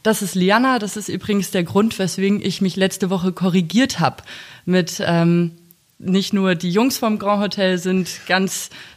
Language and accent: German; Hamburg, Germany; Ja, wobei ich bin quasi in Steilshoop aufgewachsen, also direkt daneben.